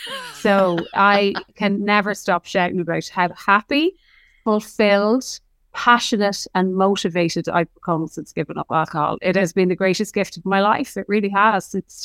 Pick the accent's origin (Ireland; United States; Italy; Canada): Ireland; So like, I'm Irish. We drink, right? The majority of people drink. We're internationally renowned for drinking.